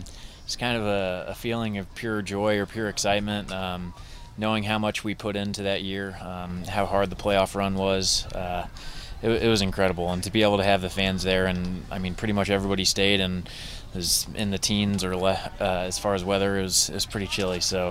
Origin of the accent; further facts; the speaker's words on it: Kansas City, Missouri, United States; Yeah, it's growing up in Kansas City, soccer's pretty big around here.